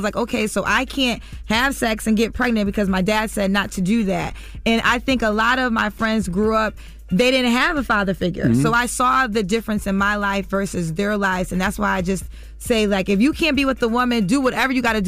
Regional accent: Connecticut, United States; Like, my father, I'm from Connecticut

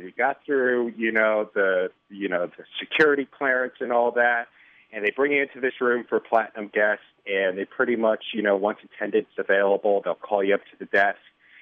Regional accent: Connecticut, United States; now in Chicago, United States; Originally from Connecticut.

